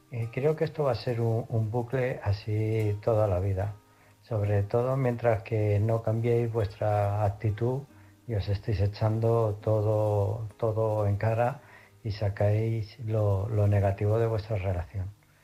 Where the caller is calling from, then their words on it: Illescas, Castilla-La Mancha, Spain; de Illescas.